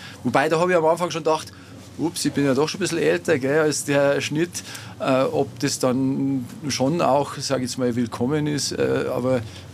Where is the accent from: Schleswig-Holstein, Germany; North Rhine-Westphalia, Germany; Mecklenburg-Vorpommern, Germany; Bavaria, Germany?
Bavaria, Germany; now in Innsbruck, Austria; Wie man hört, komme ich eigentlich ursprünglich aus Bayern